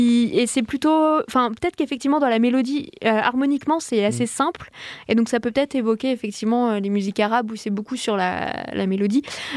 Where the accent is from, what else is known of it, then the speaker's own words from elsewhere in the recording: Lyon, Auvergne-Rhône-Alpes, France; je viens de Lyon, donc j'ai l'habitude de la grosse ville.